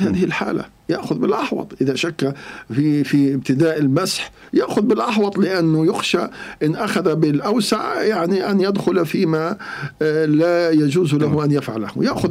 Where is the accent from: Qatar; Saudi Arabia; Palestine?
Palestine; Gaza, Gaza Strip; إحنا من غزة ليافا أو تل أبيب حوالي 80 كيلو